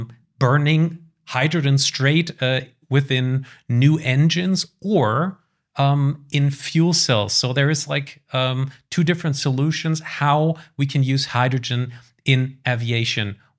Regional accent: Germany; I am from Germany.

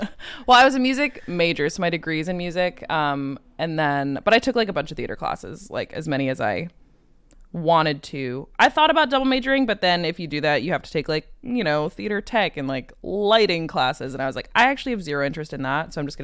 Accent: New York, United States; born there; I was born in New York, and then I was kid number two of three.

